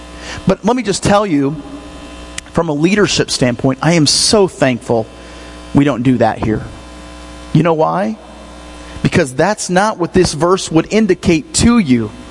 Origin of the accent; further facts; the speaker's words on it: Alma, Michigan, United States; I grew up in Michigan, the son of a preacher's kid. And in that church that I grew up in Alma, Michigan, at East Superior Christian Church